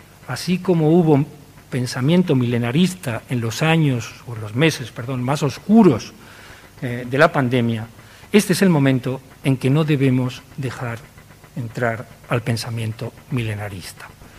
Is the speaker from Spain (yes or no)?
yes; Spain; Nosotros sabemos bien, como españoles, cuál es el sentido y cuál es el mapa de condiciones económicas que hizo que nuestros abuelos salieran al extranjero y hoy veamos a personas venir.